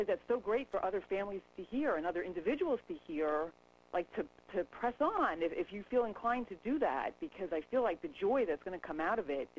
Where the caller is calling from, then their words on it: Doylestown, Pennsylvania, United States; I'm calling from Doylestown, Pennsylvania